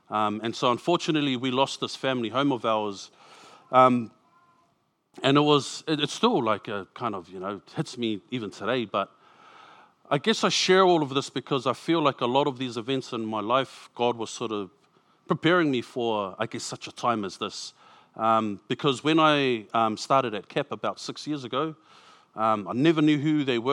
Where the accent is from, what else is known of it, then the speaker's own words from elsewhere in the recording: Grey Lynn, Auckland, New Zealand; I grew up in Grey Lynn. So born in New Zealand, Aotearoa, to Samoan parents. Both of them had come from Samoa. So we grew up in Grey Lynn.